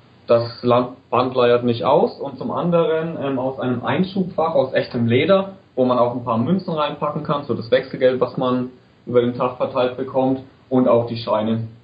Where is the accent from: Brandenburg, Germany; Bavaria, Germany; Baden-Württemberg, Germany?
Bavaria, Germany; Bayreuth; ich bin aus Bayreuth. Habe hier im März mein BWL-Studium fertig gemacht, hatte die 3-4 Jahre davor eine ganz geile Studiumszeit im beschaulichen Bayreuth